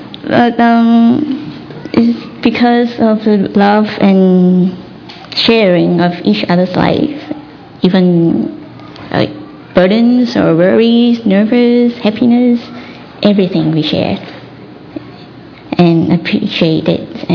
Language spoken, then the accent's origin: English; Hong Kong; English is a second language; I came here from Hong Kong